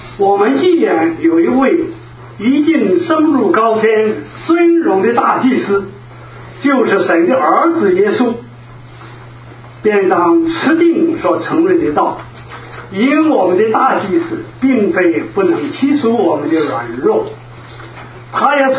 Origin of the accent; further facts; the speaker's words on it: China; 那我们中国人说宝贝啊啊